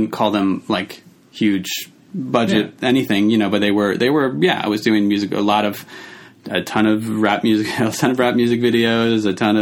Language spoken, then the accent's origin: English; New York City, New York, United States; I grew up in New York. Yes, guy? I grew up in Greenwich Village. So that was a nice place to grow up. I grew up right next to the Quad Cinema